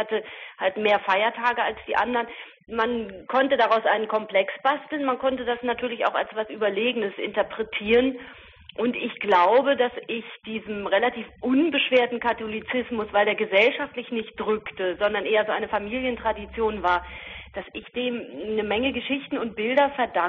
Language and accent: German; Hameln, Lower Saxony, Germany; Also ich komme ja weder aus der Großstadt noch vom Land, sondern aus der Zwischengrauzone, nämlich wirklich einer provinziellen Kleinstadt, also diesem Hameln.